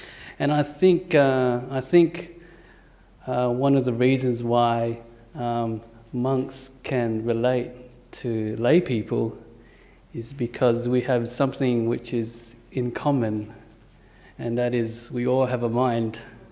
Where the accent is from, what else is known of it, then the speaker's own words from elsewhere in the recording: Perth, Western Australia, Australia; also born or lived in Vietnam; And I'm basically a Perth boy. I moved to Australia from Vietnam, I think in the 1980s. And I've been here for the most part of my life.